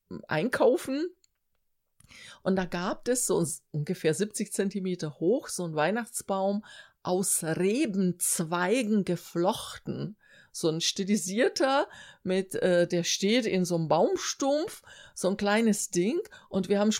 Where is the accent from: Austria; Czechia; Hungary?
Czechia; German is a second language; Als Tschechin finde ich das natürlich ganz niedlich